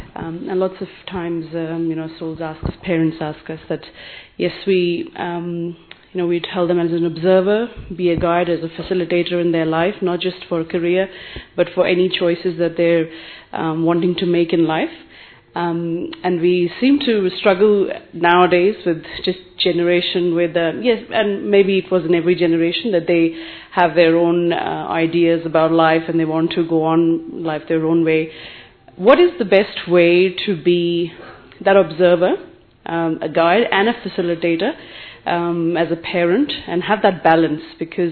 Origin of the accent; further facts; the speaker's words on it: Australia; from Australia.